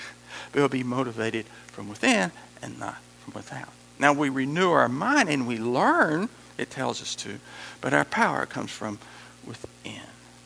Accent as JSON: {"language": "English", "region": "Texas", "country": "United States", "accent": "West Texas", "said": "I'm from West Texas, and He can't nothing do with it."}